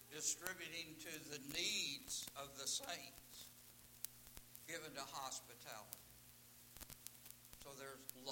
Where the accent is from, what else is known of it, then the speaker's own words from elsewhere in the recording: Detroit, Michigan, United States; Verse 15, I grew up in Detroit. Someone got a new car, we rejoice.